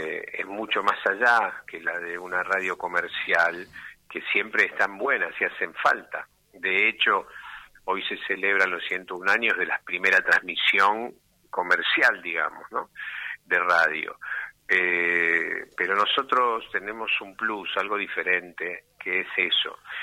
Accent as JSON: {"language": "Spanish", "country": "Argentina", "said": "quiénes somos los argentinos"}